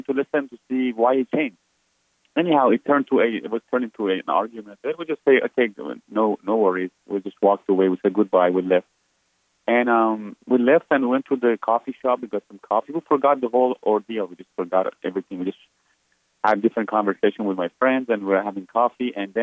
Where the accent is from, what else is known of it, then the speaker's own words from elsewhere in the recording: Iran; moved away; I said, I'm from Iran originally. I was born and raised there.